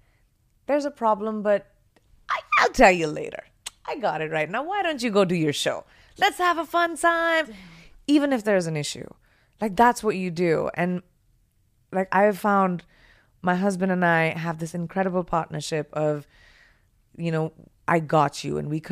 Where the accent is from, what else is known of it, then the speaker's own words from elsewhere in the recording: India; I grew up in India, you know, I was doing like Indian pop culture at that time.